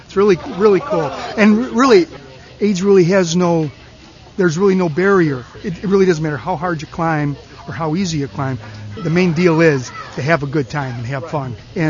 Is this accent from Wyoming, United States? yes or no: no; Chicago, Illinois, United States; I'm from Chicago. I got down here about a month ago. I'm a retired mechanic. I'm 55 years old.